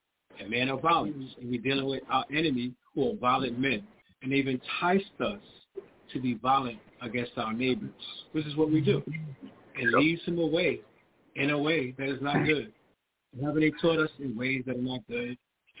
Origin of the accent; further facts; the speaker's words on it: New York City, New York, United States; Me and Sister Abby grew up in Big Bad, New York City. And when I was growing up in New York City, you know what they told us?